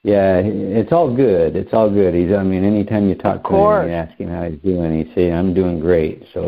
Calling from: Lake Havasu City, Arizona, United States; I'm calling from Lake Havasu City, Arizona.

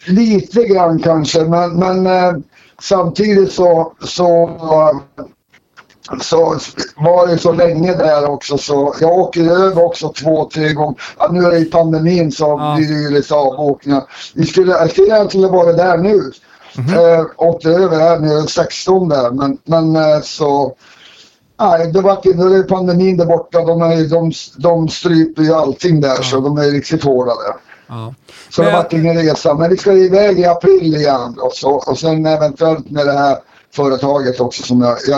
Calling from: Stockholm, Stockholm County, Sweden; Nej, jag är hemma i Stockholm.

